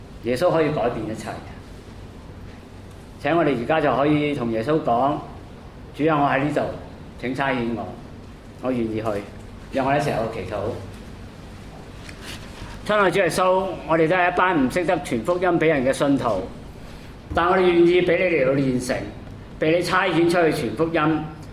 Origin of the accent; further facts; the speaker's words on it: China; 不過我們中國人有一句說話是什麼？失敗是成功之母嘛